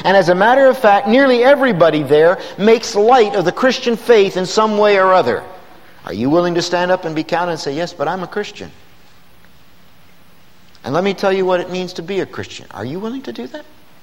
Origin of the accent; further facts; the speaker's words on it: Bristol, Pennsylvania, United States; Where I grew up in Bristol, Pennsylvania, there were no vacant lots in my neighborhood. It was fully built up.